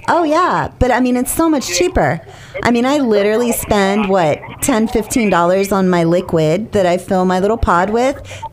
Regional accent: Steubenville, Ohio, United States; You know, that's my home state, Ohio.

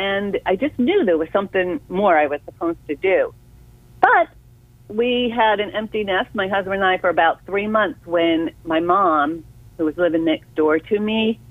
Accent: Massachusetts, United States; moved away as an adult; now in Florida, United States; I was originally from Massachusetts, and I came to Florida with my corporate job.

